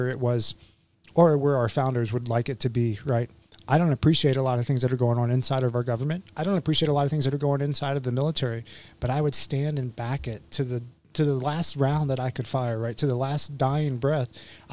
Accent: Memphis, Tennessee, United States; because I grew up in Memphis, and there's still to this day racial tension.

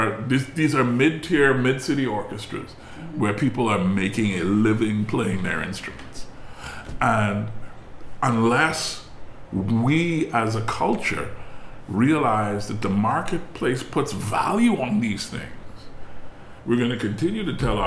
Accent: Bahamas; Because we don't live in the Bahamas. We live in the world. We're from the Bahamas.

